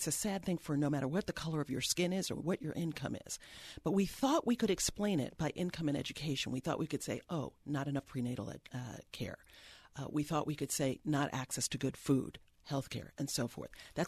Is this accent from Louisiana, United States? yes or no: no; New York, United States; I was born and raised in New York, Northeast City, the most segregated or one of the most residentially segregated cities in America.